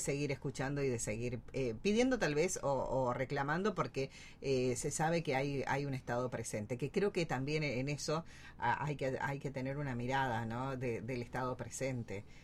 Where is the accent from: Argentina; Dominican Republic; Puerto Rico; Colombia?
Argentina